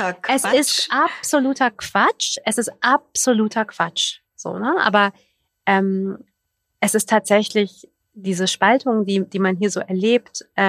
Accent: Germany; Das ist für mich als Deutsche im Jahr 2025 der einzig logische Gedanke

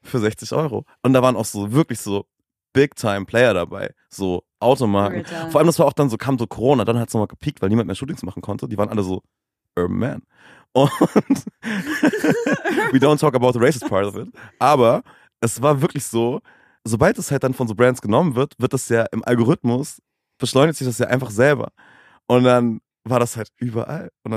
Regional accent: Schweinfurt, Bavaria, Germany; also born or lived in Netherlands; ich bin in einer Stadt in den Niederlanden aufgewachsen und bin dann, weil meine Mutter aus Deutschland kommt, mit kleinen, jungen 4 Jahren nach Deutschland gekommen, nach Schweinfurt in Bayern. Shoutout Bayern. Und hab dann da meine Schule gefristet

